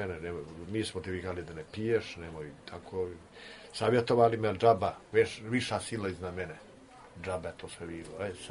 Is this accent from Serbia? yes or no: no; Montenegro; moved away; Kad sam došao iz Crne Gore, nijesam pio alkohol.